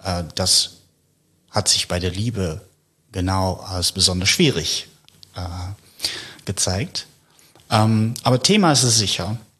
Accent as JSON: {"language": "German", "country": "Netherlands", "also_born_or_lived": "United States / Paris", "moved": "yes", "lives_now": "Berlin, Germany", "said": "Ich stamme aus den Niederlanden"}